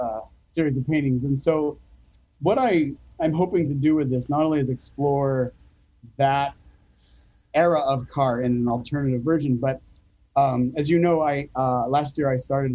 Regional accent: Phoenix, Arizona, United States; So I grew up in Phoenix, and what I remember about growing up in the desert is there is no such thing as entropy or rust or decay.

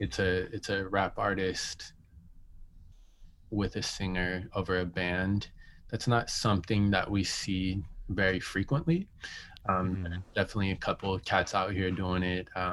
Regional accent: Portland, Oregon, United States; I grew up in Portland, man. And Portland is one of the more racist cities in this country.

